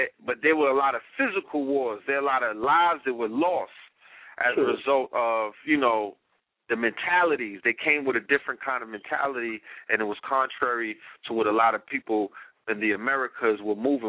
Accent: Brooklyn, New York, United States; And I come from Flatbush in the territories of Brooklyn.

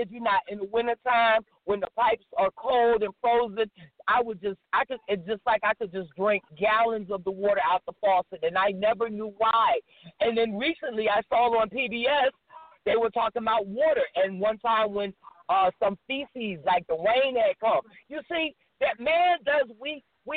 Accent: Philadelphia, Pennsylvania, United States; I'm from Philly, and the water is the best.

